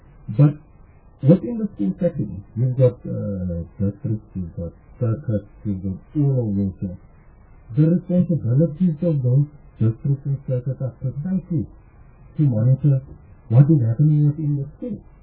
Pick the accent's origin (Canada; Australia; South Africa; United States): South Africa; Johannesburg, Gauteng; Now, I am from Joburg. I'm from there.